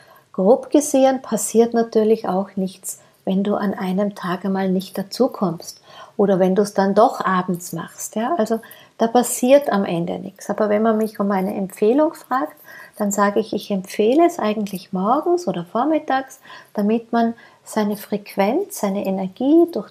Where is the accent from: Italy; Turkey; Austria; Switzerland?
Austria; Losen heißt bei uns in Österreich hinhören, lauschen, wahrnehmen.